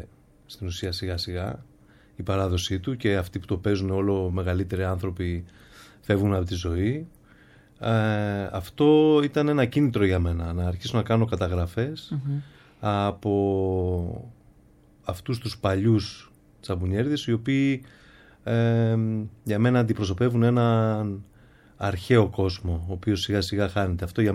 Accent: Epirus, Greece; Εγώ κατάγομαι από την Ήπειρο. Ο πατέρας μου κατάγεται από Ζαγοροχώρια, η μητέρα μου από ένα χωριό της Πρωτείας κοντά στην Ιγουμενίτσα.

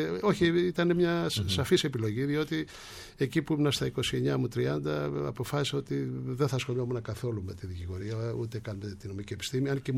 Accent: Nea Erythraia, Attica, Greece; Εγώ μεγάλωσα στη Νέα Ερυθρέα. Η μητέρα μου ήταν από την Μικρά Ασία, η οικογένειά της. Ο πατέρας μου από τα χωριά εδώ της Αττικής. Μεγάλωσα στην προσφυγική Ερυθρέα, σε μια πολύ φτωχική οικογένεια

